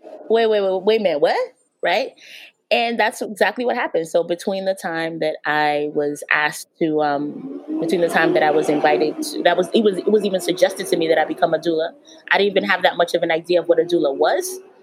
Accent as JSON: {"language": "English", "town": "Brooklyn", "region": "New York", "country": "United States", "tie": "born or raised there", "said": "every time that I was able to go back to Brooklyn, it just felt right. I was raised in Brooklyn."}